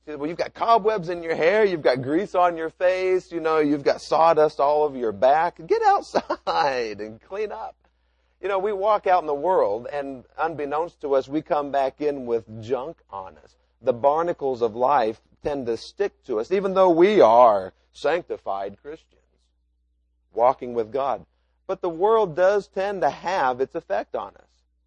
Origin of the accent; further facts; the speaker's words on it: Missouri, United States; I'm from Northeast Missouri, and like many places in the country, you have packs and packs and packs of coyotes